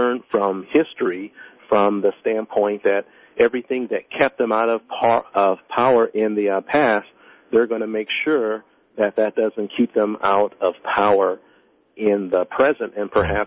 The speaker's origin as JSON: {"language": "English", "country": "United States", "said": "I always thought that as an American that your vote always counted, okay?"}